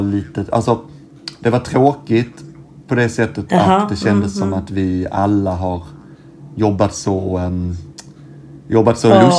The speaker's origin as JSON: {"language": "Swedish", "town": "Stockholm", "region": "Stockholm County", "country": "Sweden", "said": "men jag kommer härifrån, jag bor i Stockholm."}